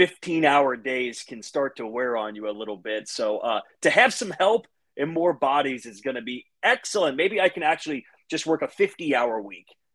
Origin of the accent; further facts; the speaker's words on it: North Carolina, United States; born there; I was born in North Carolina, so I kind of consider myself a closet Tobacco Road basketball fan.